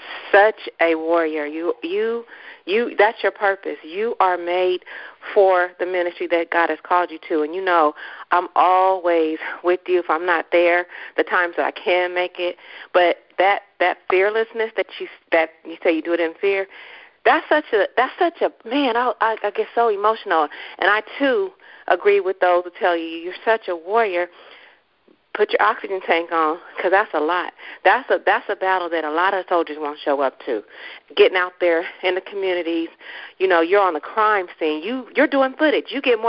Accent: Richmond, California, United States; Even though I am from Richmond, I grew up on First and Bissell, but I've been out of the community. Went to church in North Richmond

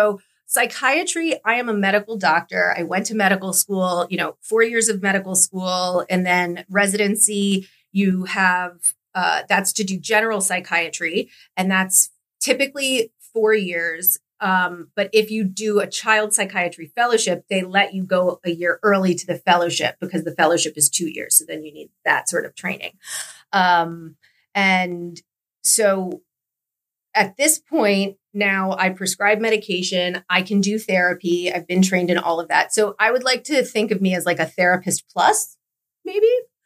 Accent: Florida, United States; now in Orlando, United States; I'm from Florida, born and raised in South Florida, but now I'm an Orlando convert, I would say.

